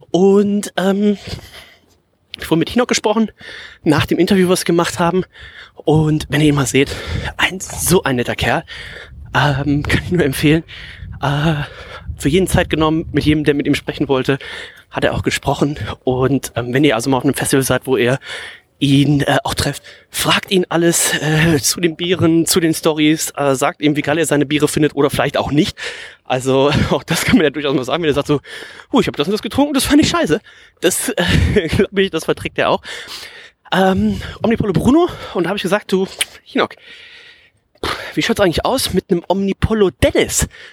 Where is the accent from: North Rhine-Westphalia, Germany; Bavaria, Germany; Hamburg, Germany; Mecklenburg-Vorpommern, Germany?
Hamburg, Germany; gerade für mich als Hamburger, sage ich jetzt mal